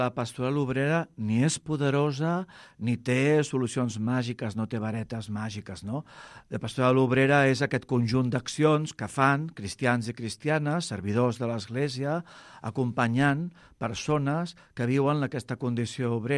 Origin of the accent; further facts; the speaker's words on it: Cornellà de Llobregat, Catalonia, Spain; soc de Cornellà de Llobregat, per tant, una ciutat industrial. Provinc d'una família també, doncs, que va venir d'Andalusia, vas néixer aquí. La meva família és originària de Granada, com ella, tantes famílies en aquell moment dels anys 60. Jo en tinc 55 d'anys.